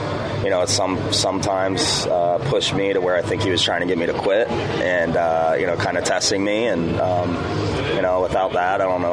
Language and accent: English; Cincinnati, Ohio, United States; born there; Well, I was born in Cincinnati